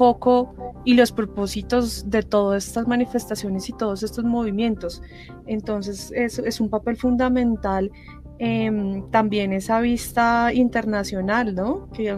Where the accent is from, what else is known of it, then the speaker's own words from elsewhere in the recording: Colombia; todo el apoyo que nosotros como colombianos podamos tener